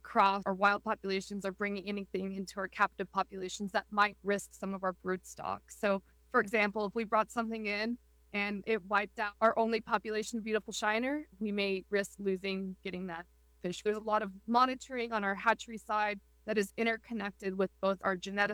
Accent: New Mexico, United States; I'm from New Mexico. New Mexico is my home.

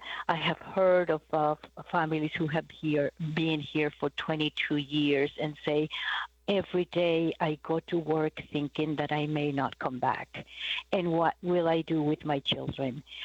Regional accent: Guatemala; In my home country, like Guatemala, we have 22 languages

